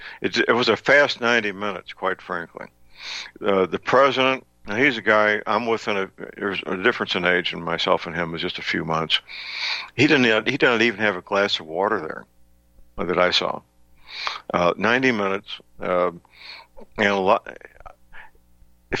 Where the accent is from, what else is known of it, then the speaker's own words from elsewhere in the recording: St. Louis, Missouri, United States; not in the Philippines, but in my hometown, St. Louis, they will pick up that phone